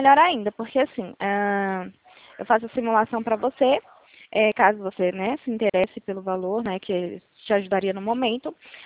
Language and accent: Portuguese; Ribeirão Preto, São Paulo, Brazil; eu sou aqui de Ribeirão Preto, São Paulo.